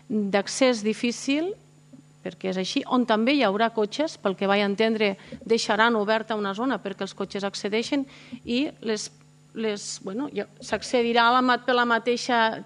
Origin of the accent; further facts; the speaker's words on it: Balaguer, Catalonia, Spain; jo soc de Balaguer